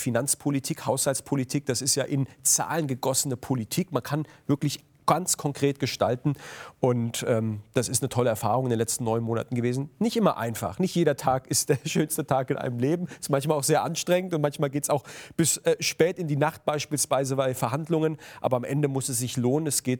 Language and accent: German; Heidelberg, Baden-Württemberg, Germany; Aber ich bin in Heidelberg geboren, ich bin hier groß geworden, das ist meine Heimat.